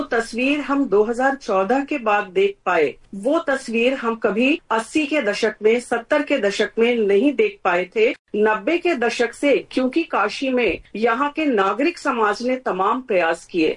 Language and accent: Hindi; Varanasi, Uttar Pradesh, India; हम दशाश्वमेध घाट के रहने वाले हैं